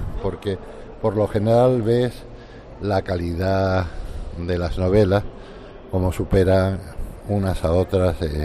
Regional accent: Canary Islands, Spain; porque soy canario y he tenido familia canaria en Venezuela.

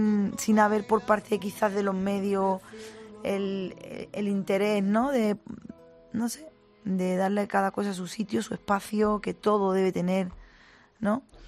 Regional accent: Cádiz, Andalusia, Spain; also born or lived in Madrid; Porque, bueno, vivo allí. Estuve viviendo aquí en Madrid mucho tiempo y después me fui para allá otra vez y estoy viviendo allí en mi tierra. O sea que Cádiz no se olvida.

